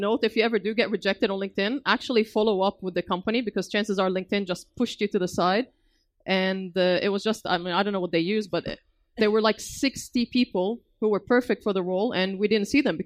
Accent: Australia; I'm from Australia, so everyone expects me to speak with R&R and kind of like have that accent, right? Not true, I don't have it.

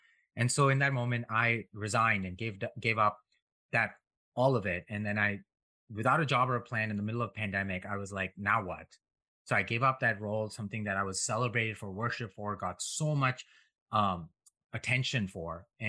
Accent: India; now in United States; So I grew up in India, an immigrant to the United States.

